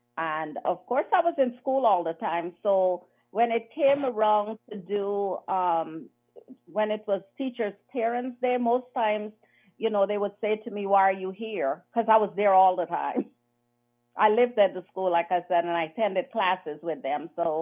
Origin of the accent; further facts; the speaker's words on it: Guyana; And although I'm from Guyana, I'm like, oh my goodness, I'm gonna send my child to the Caribbean.